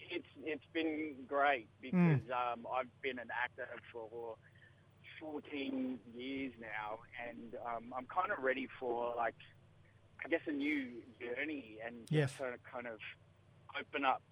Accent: La Perouse, New South Wales, Australia; I'm a proud Biripi, Warramai, Wadi Wadi, Walbunja man from Sydney, and I grew up in La Perouse.

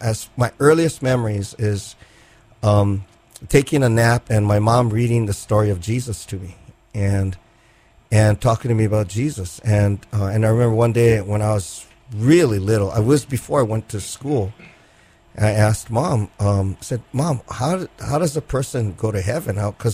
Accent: Kaneohe, Hawaii, United States; I grew up in Kaneohe, but I also grew up at, if there's any place I grew up at Kalihi Union Church.

